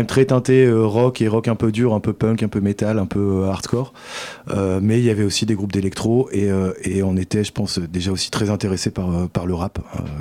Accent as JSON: {"language": "French", "town": "Clermont-Ferrand", "region": "Auvergne-Rhône-Alpes", "country": "France", "tie": "born or raised there", "also_born_or_lived": "Lyon / Paris", "lives_now": "Tulle, France", "said": "je suis natif de Clermont-Ferrand, où j'ai fait mes premières armes, où j'ai étudié. Ensuite, j'ai bougé un peu à Lyon, à Paris, où j'ai passé 20 ans sur diverses activités musicales. Et donc, je viens d'arriver à Tulle."}